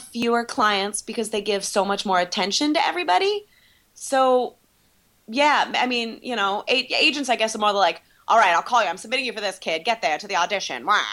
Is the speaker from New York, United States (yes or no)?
no; Ohio, United States; I am from Ohio, and my mom just sent a picture of, she's getting my parents are putting an addition on the back of the house.